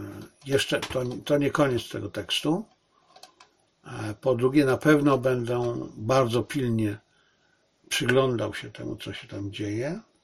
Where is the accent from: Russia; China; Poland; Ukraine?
China; A ja jestem Chińczyk, ta moja chińska część mojego jestestwa jest pogrążona w żalu.